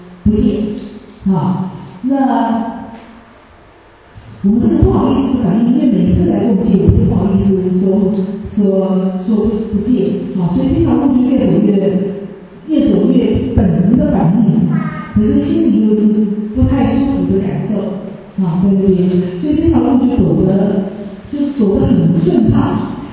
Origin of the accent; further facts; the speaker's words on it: Taiwan; 我从小也是在中国文化上长大，我只是说我是在台湾，但是我父母是福州人，他们是50年才到那个台湾，所以呢，我们家是住在福州文化之下，我们吃的都是福州菜，但是我们住在台湾